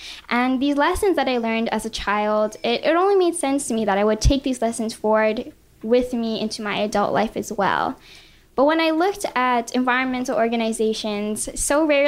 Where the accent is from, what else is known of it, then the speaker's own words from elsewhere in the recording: Oahu, Hawaii, United States; I grew up in Oahu, surrounded by the beautiful nature of the Hawaiian Islands.